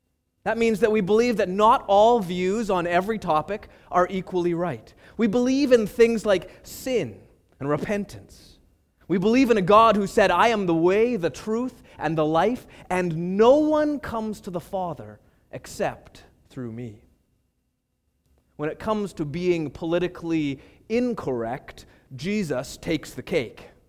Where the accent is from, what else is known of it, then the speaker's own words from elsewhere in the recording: Canada; In fact, some have said that this is the cardinal virtue of being Canadian. Whatever else we might do, we won't offend you in the process.